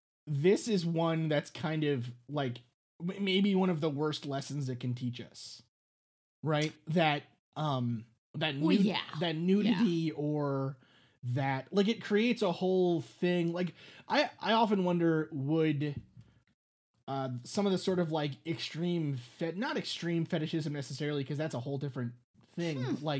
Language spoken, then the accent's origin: English; New York City, New York, United States; So I grew up in New York City, and there's a huge population, there is a sizable population, much more sizable than in other parts of the country, the United States, of Hasidic, various sects of Hasidic Jews, right?